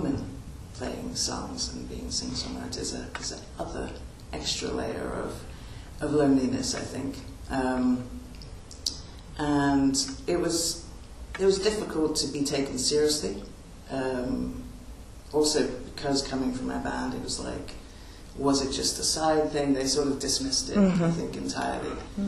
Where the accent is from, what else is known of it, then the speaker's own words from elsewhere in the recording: Trinidad & Tobago; also born or lived in New York; But yeah, we grew up in Trinidad as well. I was born in Trinidad.